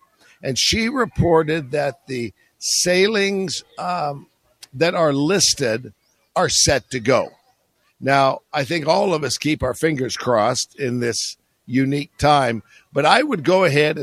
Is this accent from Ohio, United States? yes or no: no; San Francisco, California, United States; also born or lived in Salt Lake City; You know, I grew up in San Francisco, and I'm addicted to sourdough bread. That's all that we ate.